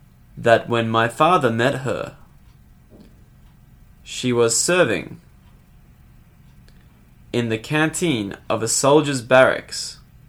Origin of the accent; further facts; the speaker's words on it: Leeds, Yorkshire and the Humber, United Kingdom; accent: Leeds; they say that once I began to lose my Leeds accent, the intonations I kept were those of my mother.